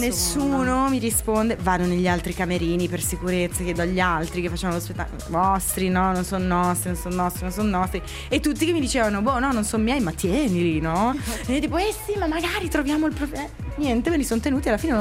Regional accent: Italian Switzerland, Switzerland; Ma sai che vicino a casa mia, non so, cresce solo quel fiore e si trova solo nel mio paese, che è nella Svizzera italiana.

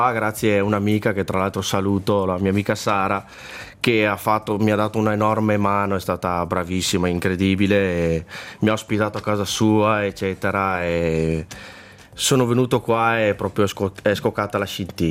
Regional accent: Verona, Veneto, Italy; io vengo da Verona e diciamo che nel periodo in cui ho vissuto a Verona, cioè fino a un anno fa, ho fatto un po' fatica

